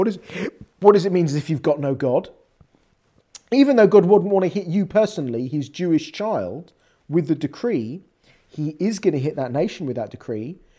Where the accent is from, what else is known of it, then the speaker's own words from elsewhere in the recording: England, United Kingdom; So if you're listening from abroad, you probably hear from my accent, this is coming from England.